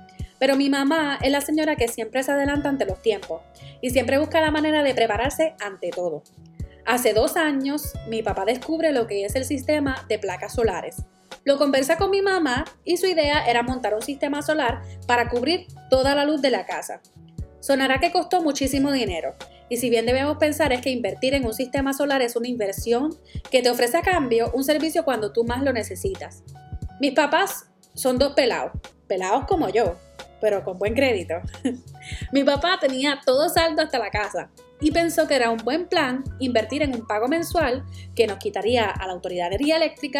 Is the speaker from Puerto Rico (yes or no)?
yes; Puerto Rico; Yo soy la boricua fuera de la isla